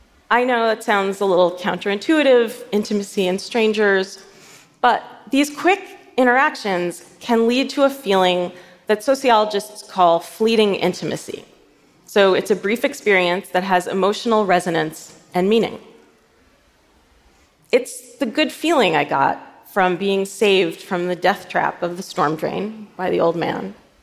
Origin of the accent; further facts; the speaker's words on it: New York, United States; which I'm a New Yorker, so that means I was actually standing in the street on the storm drain